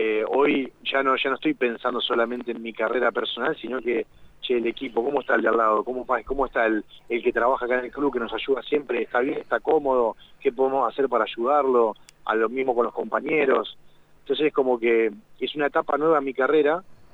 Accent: La Plata, Buenos Aires Province, Argentina; moved away; yo me veo en Argentina, yo soy argentino, y mi lugar en el mundo es acá, y es en la ciudad de La Plata. O sea, yo no me vería viviendo en otro lugar.

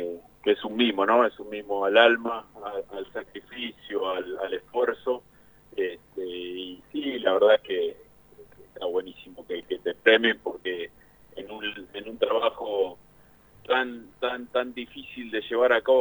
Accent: Punta Alta, Buenos Aires Province, Argentina; born there; now in La Plata, Argentina; nací en Punta Alta, viví muchos años en Buenos Aires y en La Plata desde el 98, pero la realidad es que me considero platense más porque desde el día que llegué me enamoré de la ciudad, me casé acá, tuve mis hijos acá

